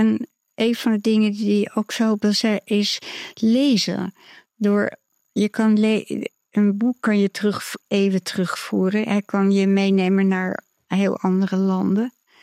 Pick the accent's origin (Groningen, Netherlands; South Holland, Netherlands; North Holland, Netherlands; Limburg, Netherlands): North Holland, Netherlands; Amsterdam; Ik als Amsterdammer heb er ontzettend veel last van.